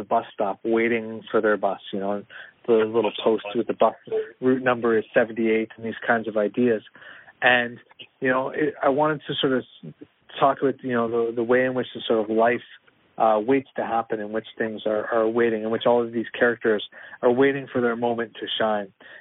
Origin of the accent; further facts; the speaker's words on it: Toronto, Ontario, Canada; I was looking for a way to put my hometown in here. So we've got the CN Tower